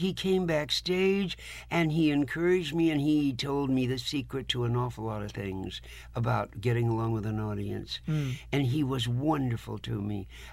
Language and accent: English; Palm Springs, California, United States; I come from Palm Springs